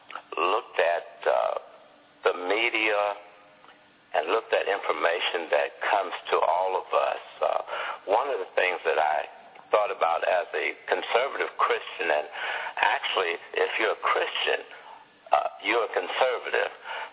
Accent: Alton, Illinois, United States; So I conceived this idea of being born and raised in Alton, Illinois, that is the place where Elijah P. Lovejoy came from St. Louis to print a newspaper

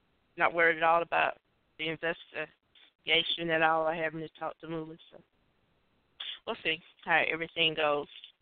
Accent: United States; born there; I've never served in the military. I was born in America.

